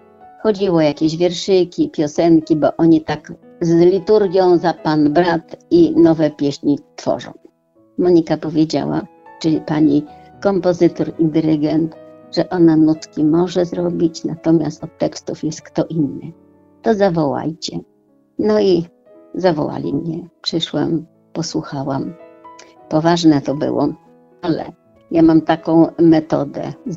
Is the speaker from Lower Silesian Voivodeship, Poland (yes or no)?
yes; Sobótka, Lower Silesian Voivodeship, Poland; zapragnął sprowadzić mamę na Podkarpacie, no i żeśmy się tam przenieśli. Także moje rodzinne strony, tam gdzie się urodziłam, to u stóp ślęży Sobótka, Rogów Sobócki, tam. Tam też chodziłam do szkoły, do matury.